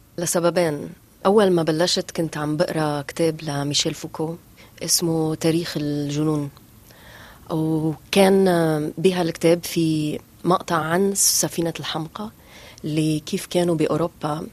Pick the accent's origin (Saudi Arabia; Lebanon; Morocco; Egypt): Lebanon; هيدي قصتنا نحن كمهاجرين، كعرب، كلبنانية، كدول ثالثة